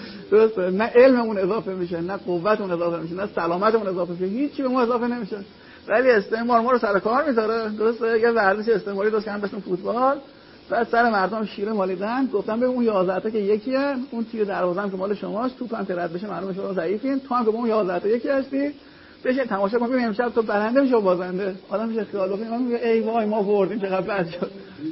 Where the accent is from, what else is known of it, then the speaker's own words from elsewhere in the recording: Iran; تو من ایرانی ام، اینا هم ایرانی ان دیگه